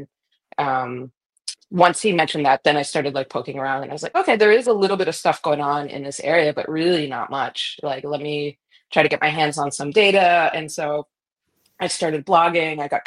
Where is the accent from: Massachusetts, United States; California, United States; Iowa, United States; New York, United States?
Massachusetts, United States; So it's pretty obvious from my accent. I grew up in the States. I grew up in a small town outside of Boston